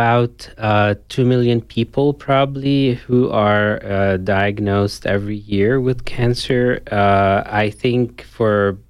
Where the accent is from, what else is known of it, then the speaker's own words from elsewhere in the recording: Beirut, Beirut Governorate, Lebanon; moved away as an adult; now in United States; So originally, I'm from Beirut, Lebanon. And I did my undergrad at the American University of Beirut, and then I moved to New York to the Albert Einstein College of Medicine